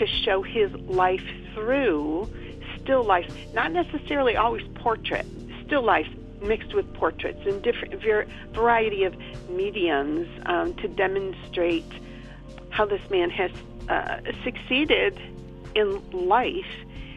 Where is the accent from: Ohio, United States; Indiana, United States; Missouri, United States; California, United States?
Ohio, United States; Toledo; I was born and raised in East Toledo. I grew up a poor girl.